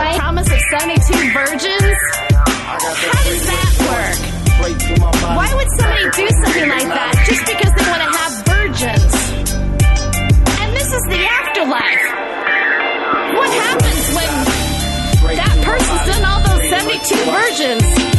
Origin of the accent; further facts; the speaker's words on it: United States; You see, I grew up in America. I grew up in the land where phrases like, I have a dream, meant something.